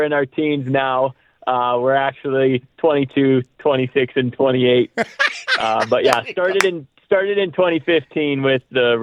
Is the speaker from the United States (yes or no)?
no; Canada; I was out on the hockey rink last night, as a Canadian kid is.